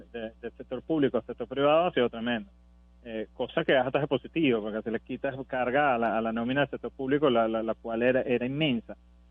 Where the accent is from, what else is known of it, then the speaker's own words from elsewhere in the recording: Venezuela; pero como venezolanos lo tenemos que pensar